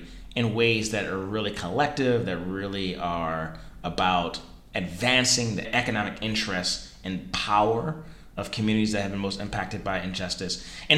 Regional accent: Baltimore, Maryland, United States; being back in my hometown of Baltimore. Baltimore being a city that is about 64% African American.

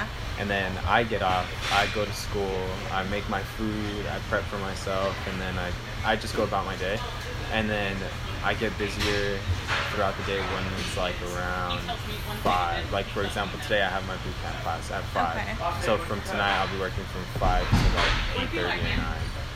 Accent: Azusa, California, United States; I grew up in Azusa, so it was a lot easier for me to kind of like talk to a bunch of people and stuff like that.

